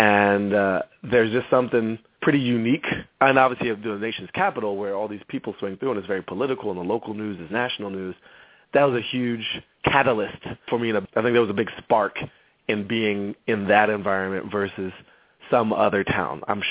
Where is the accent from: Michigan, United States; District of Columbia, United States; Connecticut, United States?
District of Columbia, United States; Washington; Yeah, D.C., you know, growing up in Columbia Heights in the 80s.